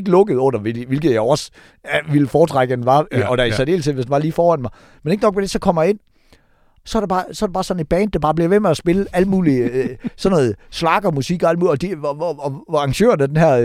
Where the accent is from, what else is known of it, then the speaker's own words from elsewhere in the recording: Give, Region of Southern Denmark, Denmark; det var jo Give, og det var min hjemby